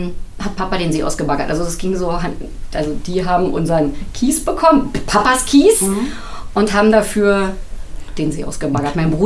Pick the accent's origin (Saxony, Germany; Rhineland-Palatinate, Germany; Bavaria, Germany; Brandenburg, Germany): Brandenburg, Germany; Blankenfelde; Wir sind aus Blankenfelde.